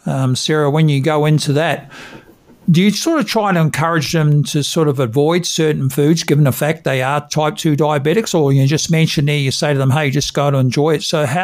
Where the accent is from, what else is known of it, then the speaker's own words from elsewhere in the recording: Auckland, New Zealand; Yeah, I know growing up in South Auckland myself in New Zealand